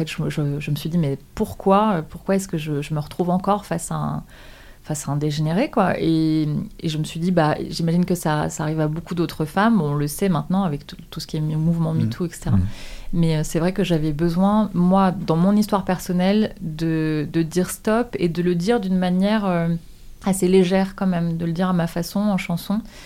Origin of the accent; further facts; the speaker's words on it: central France, France; moved away as an adult; now in Paris, France; moi je viens d'un petit village dans le centre de la France. Je viens de la campagne profonde, plus exactement. Et du coup, je suis montée à Paris quand j'avais 20 ans.